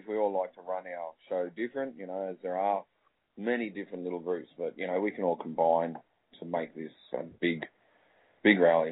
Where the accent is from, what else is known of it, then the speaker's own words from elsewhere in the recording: Australia; We're all Australian, and we want our individuality and our own groups